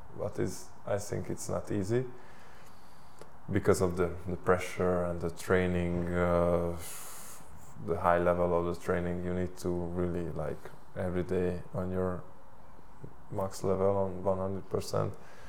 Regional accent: Eger, Heves, Hungary; English is a second language; to be in Hungary, to maybe go back to Eger, my hometown, and help to that club to be again one of the best.

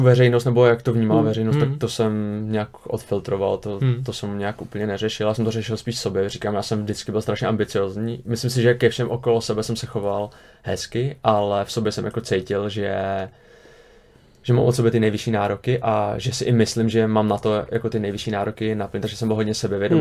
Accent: Sokolov, Karlovy Vary Region, Czechia; já jsem vyrostl v Sokolově a v Sokolově jsem třeba chodil hrát i 3 zápasy za víkend

